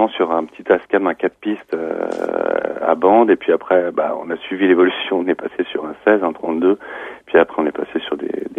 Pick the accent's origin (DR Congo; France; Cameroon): France; Paris, Île-de-France; D'où je viens ? De Paris.